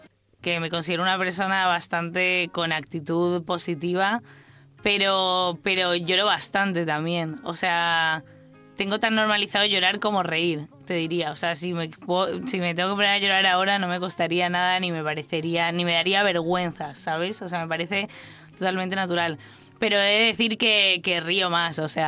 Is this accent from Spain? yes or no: no; Argentina; yo soy argentina y creo que he aprendido más por ellos que por mis orígenes